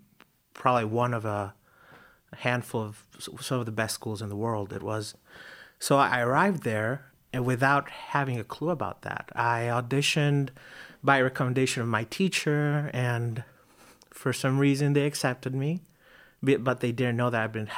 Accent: Mexico; And I came from Mexico to accompany him.

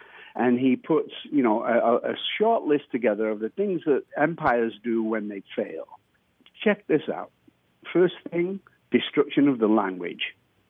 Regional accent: England, United Kingdom; now in United States; I see America differently than you do. I'm not from here. I'm English.

